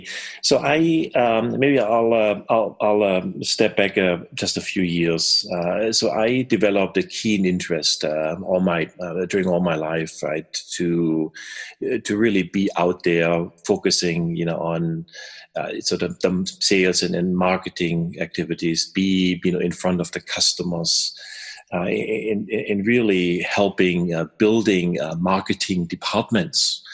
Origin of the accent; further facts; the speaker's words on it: Baden-Württemberg, Germany; English is a second language; now in United States; I grew up or born in Germany, nearby the Stuttgart area, and then I made it here over to the U.S. Many years ago to Colorado, and at some point I landed here in Southern California, next to or just south of Los Angeles.